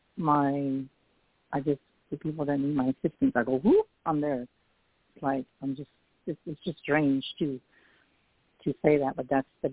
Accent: San Antonio, Texas, United States; I'm psychic medium from San Antonio, Texas.

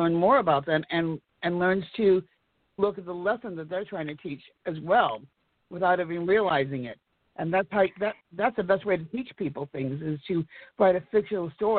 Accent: Chicago, Illinois, United States; I am from Chicago, the Windy City.

